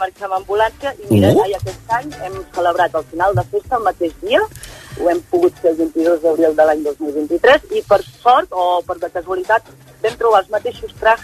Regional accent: Vic, Catalonia, Spain; Ens vam casar el 22 d'abril de l'any 2022 a Osona, som de Vic

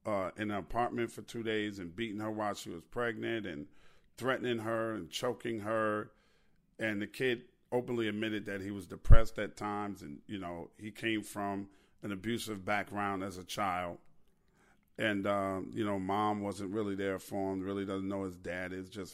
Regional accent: New York, United States; Now, I'm from New York, but I'm working in Chicago right now.

